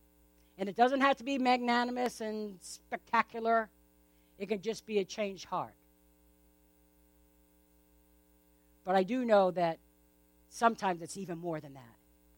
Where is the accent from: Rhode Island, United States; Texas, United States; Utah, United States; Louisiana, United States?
Rhode Island, United States; East Providence; born there; I don't know why I was born in East Providence, Rhode Island.